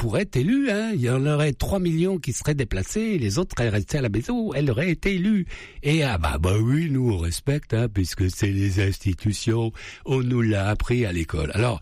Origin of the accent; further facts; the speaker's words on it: France; Nous sommes français, nous